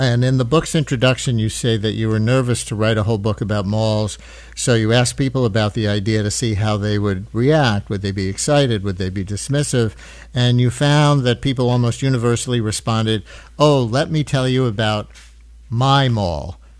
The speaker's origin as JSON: {"language": "English", "town": "Queens", "region": "New York", "country": "United States", "tie": "born or raised there", "said": "I grew up in Queens, not near any shopping mall."}